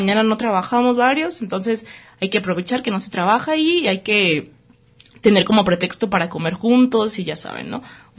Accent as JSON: {"language": "Spanish", "country": "Mexico", "said": "Que iba gestando un poco nuestro ideario como mexicanos."}